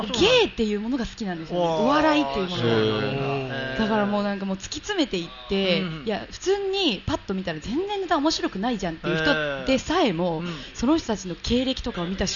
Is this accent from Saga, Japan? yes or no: no; Yamanashi, Japan; もう小学校の時からあの私山梨県出身でちょっと山の奥に住んでて、